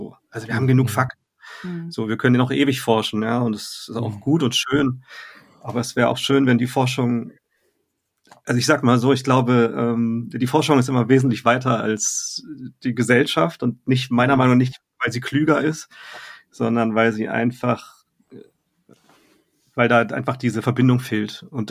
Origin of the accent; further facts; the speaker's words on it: Freiburg, Baden-Württemberg, Germany; also born or lived in Berlin; Ich bin in Berlin geboren, aber ich wohne seit ich 3 bin in Freiburg.